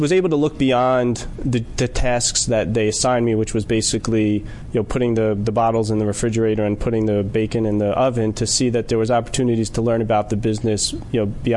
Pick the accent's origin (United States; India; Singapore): United States; New York; Originally from New York.